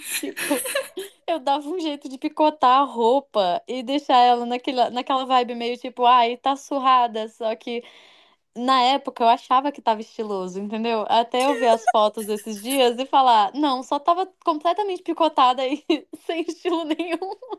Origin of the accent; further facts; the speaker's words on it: Campinas, São Paulo, Brazil; eu sou de Campinas, é a segunda maior cidade do estado de São Paulo, se eu não me engano. E lá, assim, tipo, a mentalidade ainda é muito de interior.